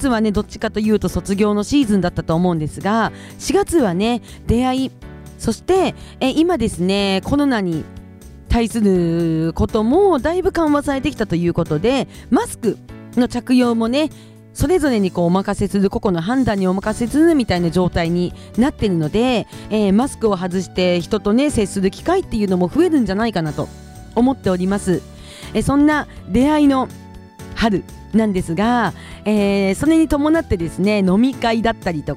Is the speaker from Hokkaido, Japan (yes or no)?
yes; Kushiro, Hokkaido, Japan; なのでやっぱりね地元が釧路っていうのもあるし、魚とかね上手に食べれるようになれたらいいなとかすごい思いますね。